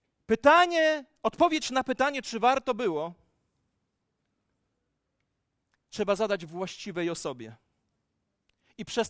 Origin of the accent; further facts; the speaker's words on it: Ciechanów, Masovian Voivodeship, Poland; born there; 15 lat temu przeprowadziliśmy się z Mariolą do Ciechanowa, miasta, którego nie znosiłem. Urodziłem się w nim, nie lubiłem Ciechanowa.